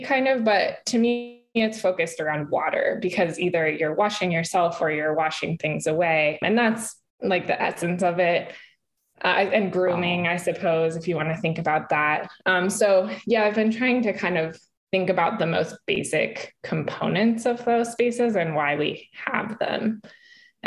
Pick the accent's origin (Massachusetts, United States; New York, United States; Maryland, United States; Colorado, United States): Colorado, United States; also born or lived in Reno / Minneapolis; now in Missouri, United States; I'm from Colorado originally, and now I live in Missouri and I've lived in Reno and Minneapolis.